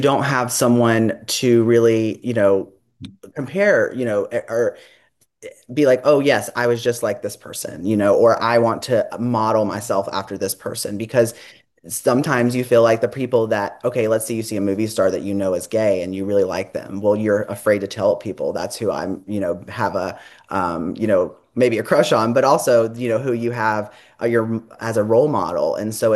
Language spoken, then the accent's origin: English; North Carolina, United States; So growing up, I grew up in the South, so near Charlotte, kind of in the more rural aspect of North Carolina.